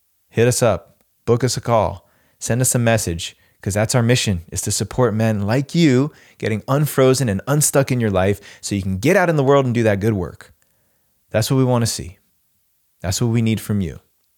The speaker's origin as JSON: {"language": "English", "region": "Northeast", "country": "United States", "tie": "born or raised there", "said": "when I grew up in the Northeast, you'd see people get stuck in the snow."}